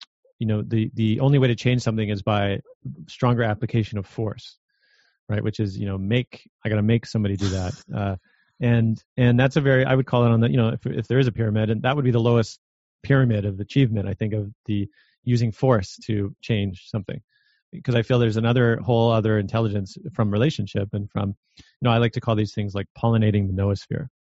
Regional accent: Canada; I do see as a Canadian, you know, looking south

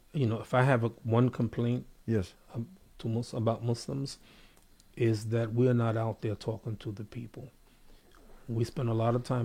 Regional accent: United States; Ana Amerikiyun, I'm an American. This is my country, and I want the best for my country.

